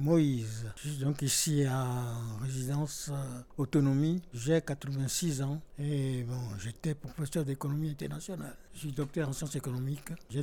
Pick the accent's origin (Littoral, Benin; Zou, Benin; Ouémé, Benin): Littoral, Benin; Cotonou; born there; moved away; on m'a envoyé de Cotonou, parce que je suis né au Bénin, dans la capitale de Cotonou. Donc on m'a envoyé à Paris, chez mon oncle